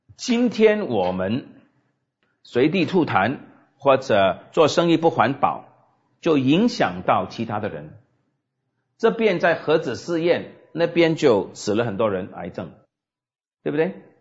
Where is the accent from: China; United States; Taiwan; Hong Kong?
United States; 我成长在一个存在主义泛滥的美国嬉皮士时代，我在大学的年日是1968到71年